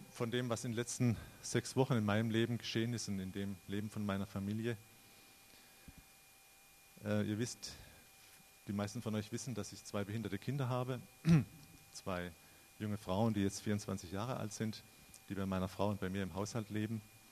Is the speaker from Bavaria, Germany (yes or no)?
no; Frankenthal, Rhineland-Palatinate, Germany; also ich komme aus Frankenthal